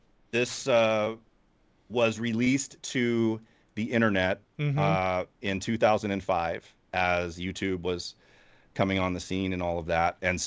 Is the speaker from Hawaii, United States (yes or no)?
no; Arlington, Texas, United States; And I grew up in Arlington, so right in the middle.